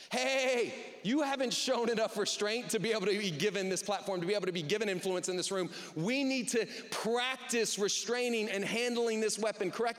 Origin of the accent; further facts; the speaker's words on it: United States; I grew up in the South. My grandfather owns a bunch of land in East Texas